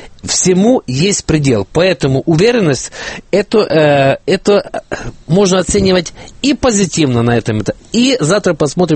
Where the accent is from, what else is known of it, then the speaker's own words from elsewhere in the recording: Ukraine; Ну, я, соответственно, как избиратель, как украинец, хотел бы, чтобы он побыстрее эту машину запускал.